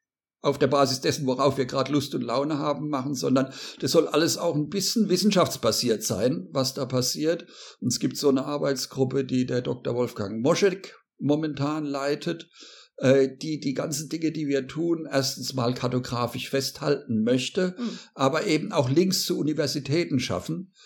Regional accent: Obermumbach, Hesse, Germany; born there; Ich bin auf dem Land geboren und zwar genau in dem Ort, in dem ich jetzt auch gerade mit dir chatte und telefoniere und podcaste, you name it. Das ist in Obermumbach, der Perle des Odenwaldes

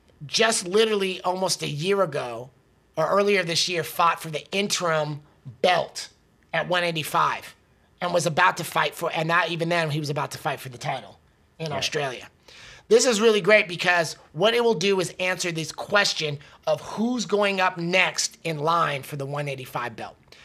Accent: Florida, United States; accent: Florida; I know my Florida accent's a little rough.

